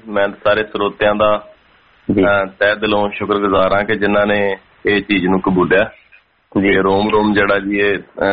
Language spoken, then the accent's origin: Punjabi; Batala, Punjab, India; moved away as an adult; now in Brisbane, Australia; ਮੈਂ ਮੇਰਾ ਪਿਛੋਕੜ ਹੈਗਾ ਜੀ ਬਟਾਲੇ ਤੋਂ, ਮੈਂ ਬਿਲੋਂਗ ਕਰਦਾ ਡਿਸਟ੍ਰਿਕਟ ਗੁਰਦਾਸਪੁਰ।